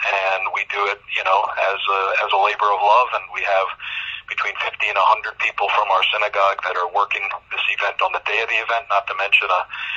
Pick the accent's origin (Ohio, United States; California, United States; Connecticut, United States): Connecticut, United States; I grew up in Connecticut, so I know.